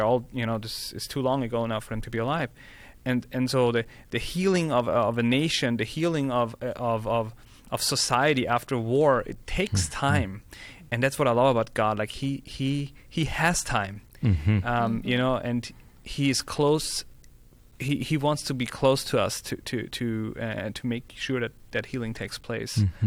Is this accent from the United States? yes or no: no; Austria; English is a second language; because I'm from Austria